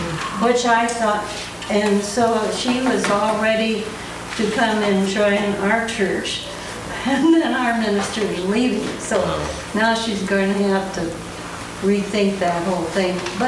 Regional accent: Minneapolis, Minnesota, United States; I'm from Minneapolis too

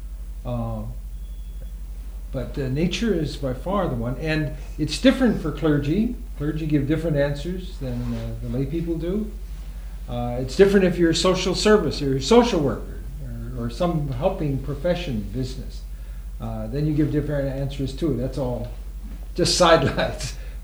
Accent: Chicago, Illinois, United States; I was a city slicker from way back. I'm still a Chicagoan at heart.

